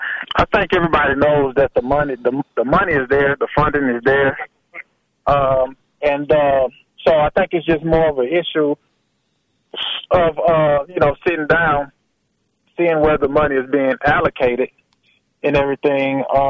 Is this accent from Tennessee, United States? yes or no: yes; Nashville, Tennessee, United States; Yes, ma'am. I am born and raised. I grew up in Parkwood community.